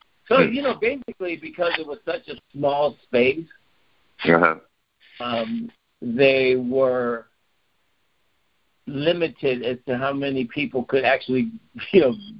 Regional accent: Chicago, Illinois, United States; moved away; also born or lived in Los Angeles; As a matter of fact, as I was growing up in Chicago

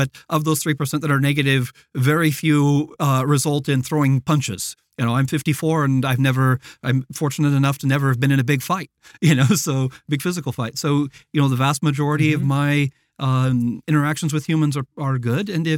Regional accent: United States; now in Romania; Yeah, I'm from States.

